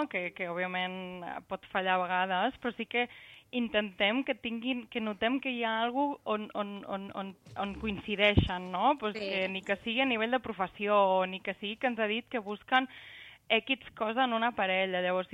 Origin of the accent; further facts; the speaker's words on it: Igualada, Catalonia, Spain; som veïnes d'Igualada, ella vivia el primer i jo el sisè